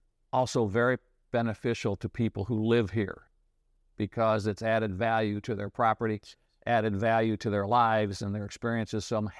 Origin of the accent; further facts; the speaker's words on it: Illinois, United States; I grew up in the Midwest in Illinois, went to a small state school in Illinois, graduated from there, met my wife there.